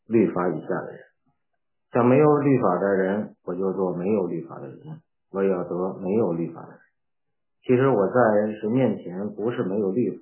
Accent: Beijing, China; 我是北京的传道人，在北京这边土生土长的一个北京人，在那边接受了也认识了信仰，接受了主耶稣。我在北京教会，

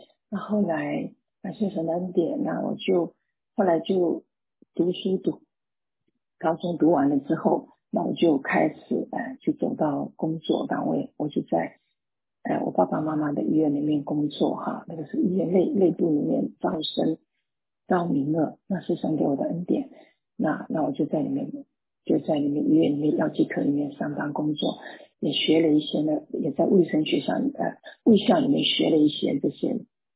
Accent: Fuzhou, Fujian, China; 我是从大陆出来的哈，我在福州，我是福州人，之前在医院里面工作，然后我的大概我在14岁的时候就受洗啊，我是在三次教会受洗。

